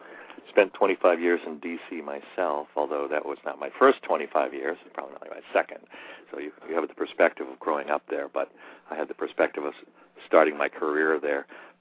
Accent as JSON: {"language": "English", "town": "Cape Cod", "region": "Massachusetts", "country": "United States", "tie": "born or raised there", "said": "Here I'm back now in my own hometown where I grew up on Cape Cod"}